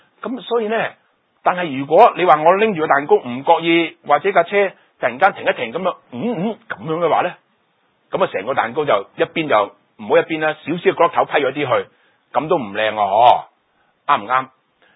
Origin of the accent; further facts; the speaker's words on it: China; 又話呢見到我哋中國人所講咩牛頭馬面啊